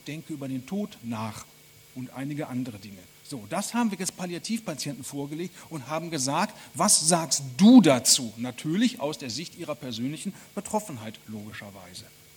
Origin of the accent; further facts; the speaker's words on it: Germany; Ich komme ja aus Deutschland